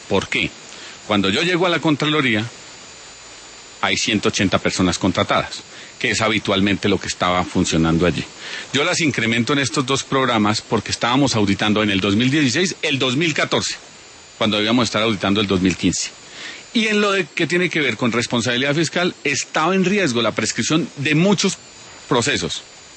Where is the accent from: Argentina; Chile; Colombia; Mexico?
Colombia; Boyacá; Es que yo crecí en Boyacá. Yo he trabajado en Boyacá, ya fui alcalde.